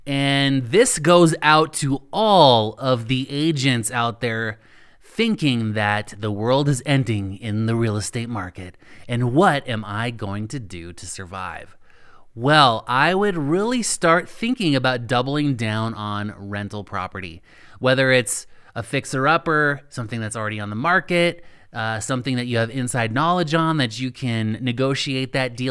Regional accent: Cheyenne, Wyoming, United States; I am actually from Cheyenne, Wyoming, where the antelope do roam, literally.

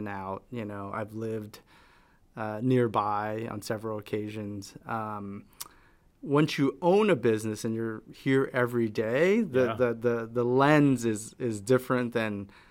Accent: San Jose, California, United States; being born and raised in San Jose, you know, my whole life, I frequented that alley, you know, in my youth.

